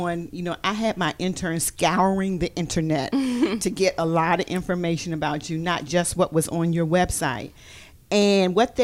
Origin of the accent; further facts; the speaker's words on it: Maryland, United States; I'm from Maryland, but not from Baltimore, even though I claim Baltimore as my second home.